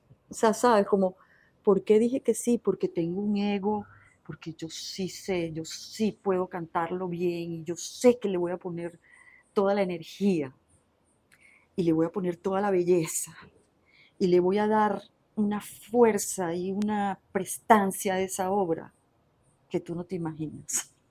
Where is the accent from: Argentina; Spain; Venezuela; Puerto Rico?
Venezuela; yo me crié aquí en Venezuela. Mi papá es curazoleño